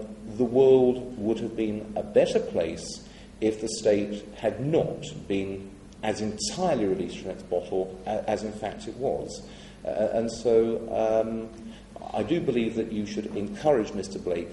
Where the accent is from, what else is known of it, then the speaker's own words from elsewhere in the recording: England, United Kingdom; in my case as an Englishman